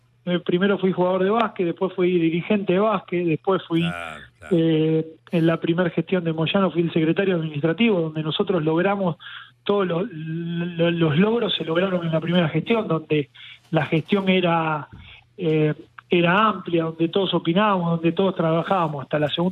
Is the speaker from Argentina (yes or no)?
yes; Avellaneda, Buenos Aires Province, Argentina; soy de Avellaneda, y tenemos los mismos valores que esa gente